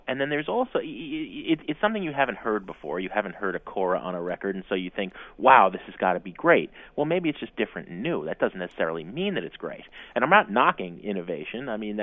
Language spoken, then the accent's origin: English; Jersey City, New Jersey, United States; also born or lived in Hoboken; now in Chicago, United States; Out here, you know, I grew up in Jersey City and Hoboken, right? And out here, I'm always getting these polite Midwesterners who are saying, you're so East Coast